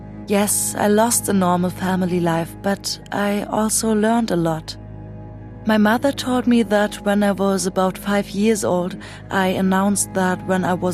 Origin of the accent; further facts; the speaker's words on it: Munich, Bavaria, Germany; born there; English is a second language; moved away; I told him, well, I'm Jewish and Hitler didn't want me here, but I was born in Munich.